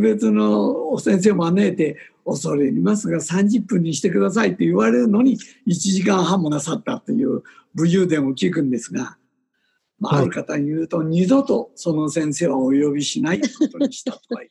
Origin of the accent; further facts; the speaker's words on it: Nagoya, Aichi, Japan; 私は名古屋ですが名古屋時間っていうのはあったかなと思うんですが